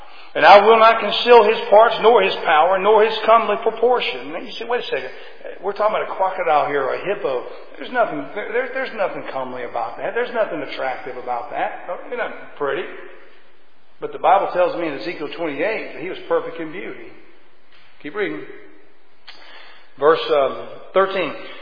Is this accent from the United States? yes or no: yes; Florida, United States; I grew up in South Florida.